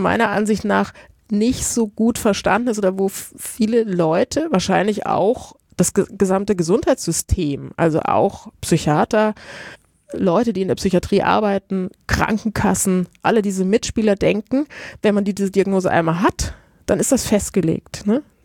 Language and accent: German; Italy; Ich komme aus Italien